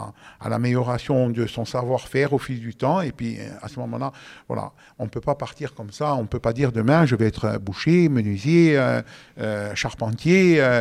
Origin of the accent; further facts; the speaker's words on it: Corsica, France; parce qu'on est des Iliens et on sait la difficulté qui est la nôtre au quotidien.